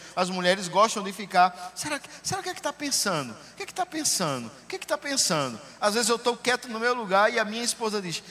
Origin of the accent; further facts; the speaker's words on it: Pernambuco, Brazil; E às vezes as pessoas lá do meu estado dizem que pernambucano é assim.